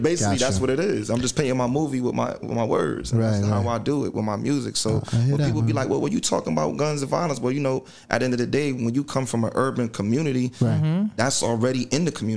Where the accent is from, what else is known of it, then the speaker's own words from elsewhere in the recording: Trinidad & Tobago; I'm Trinidadian.